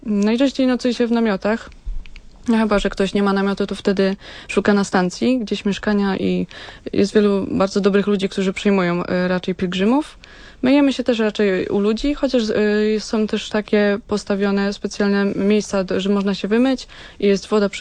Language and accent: Polish; Lower Silesian Voivodeship, Poland; Ja jestem z Dolnego Śląska, dokładnie mieszkam koło Kłodzka, w mojej miejscowości.